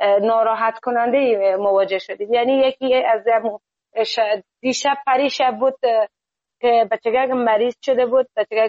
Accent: Afghanistan; now in Iran; گفتم از افغانستان هستم.

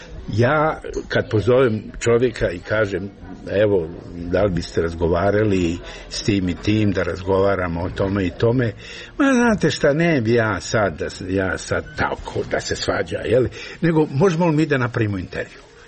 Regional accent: Mostar, Federation of Bosnia and Herzegovina, Bosnia & Herzegovina; nagrada koju dobijam u mom rodnom gradu

